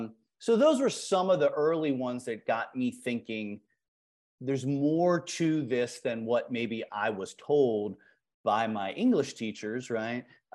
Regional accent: Cincinnati, Ohio, United States; I grew up in Cincinnati, so it was a pretty big city.

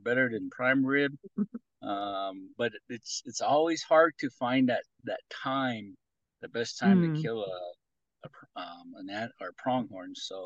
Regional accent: Crow Agency, Montana, United States; I grew up in Crow Agency Montana, which is our agency for the tribe. And so I grew up there, was born there, grew up.

